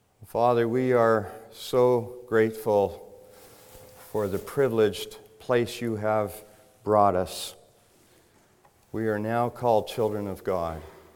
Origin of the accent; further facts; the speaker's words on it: Burnaby, British Columbia, Canada; also born or lived in New Brunswick; I'm from the area here. I grew up in Burnaby, and my wife was from Sumas Prairie. We got married. We lived here.